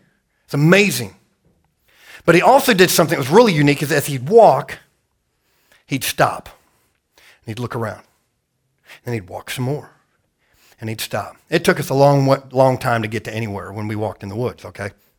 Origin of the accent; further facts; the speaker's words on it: Idaho, United States; I kind of grew up in the woods. I grew up in Idaho. It's where I learned how to hunt.